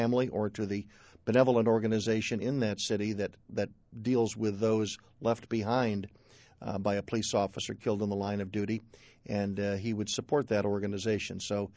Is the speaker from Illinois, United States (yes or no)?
yes; Chicago, Illinois, United States; from Chicago.